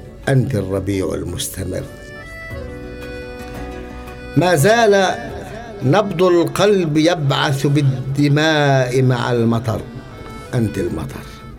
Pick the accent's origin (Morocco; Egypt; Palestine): Palestine; الشيء الثاني أنه إحنا الفلسطينيين حتى لو كان شعرنا شعر مناسبات يبقى حيا،